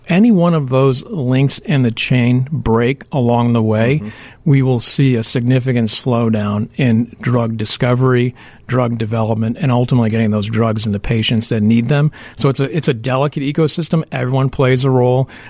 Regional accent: Chicago, Illinois, United States; also born or lived in New Jersey, United States / Boston, United States; You know, I grew up in the Chicago area, so I'm obviously a little bit biased, but I've lived in New Jersey for 6 years, lived in Boston as well.

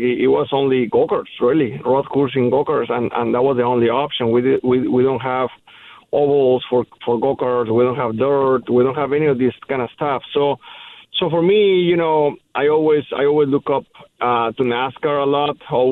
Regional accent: Mexico; being born and raised in Mexico, it's been a little bit different.

